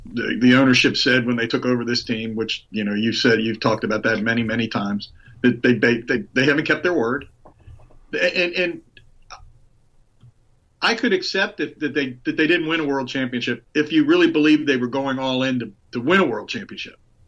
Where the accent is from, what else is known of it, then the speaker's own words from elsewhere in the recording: Missouri, United States; I'm from Missouri. You got to show me.